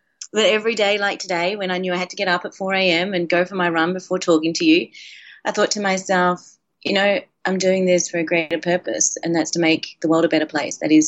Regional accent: Australia; when I grew up in Australia, we had a 10-year drought.

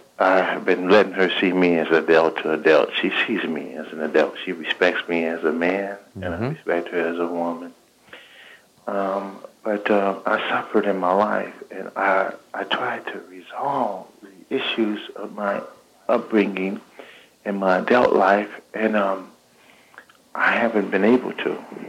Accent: Los Angeles, California, United States; I grew up here in South Central Los Angeles.

